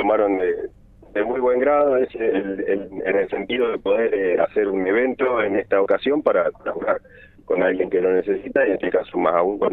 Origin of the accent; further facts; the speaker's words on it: Bahía Blanca, Buenos Aires Province, Argentina; yo la primera vez que vine acá desde Bahía Blanca, que es